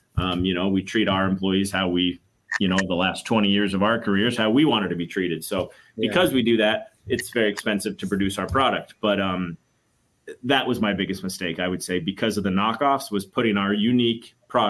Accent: Southwest, United States; Yeah, so I grew up in the Southwest of the United States, right? The desert, the high desert.

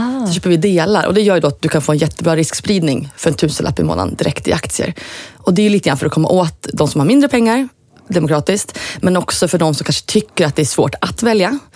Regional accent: Östersund, Jämtland County, Sweden; Jag kom ifrån Östersund, hade liksom inga kontakter hemifrån

